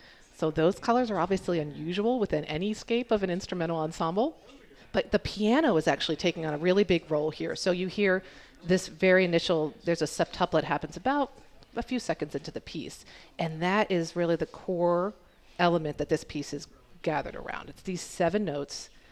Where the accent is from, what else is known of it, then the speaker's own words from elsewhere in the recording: Pennsylvania, United States; I'm from Pennsylvania originally, so my initial training was at a state school in Pennsylvania. I actually taught high school for 6 years here in Michigan.